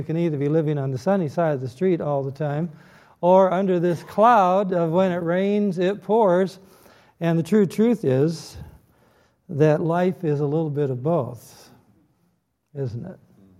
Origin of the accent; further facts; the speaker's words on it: Detroit, Michigan, United States; you didn't have the joy of growing up in Detroit and under the sound of the great voice of the Great Lakes, WJR Detroit.